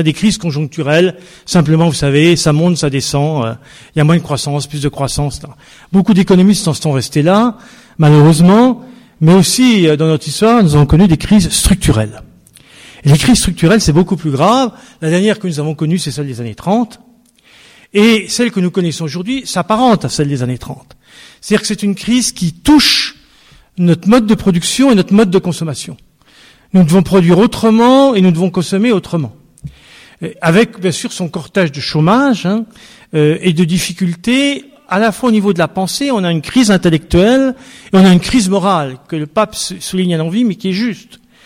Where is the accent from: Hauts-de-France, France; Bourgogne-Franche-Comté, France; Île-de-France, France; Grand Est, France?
Bourgogne-Franche-Comté, France; Je suis venu de Bourgogne il y a 25 ans. J'ai fait ma formation en Bourgogne